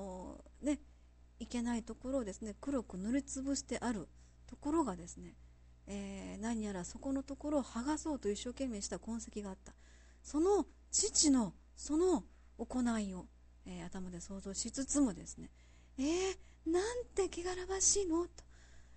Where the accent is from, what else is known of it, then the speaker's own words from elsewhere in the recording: Kansai, Japan; 関西生まれ関西育ち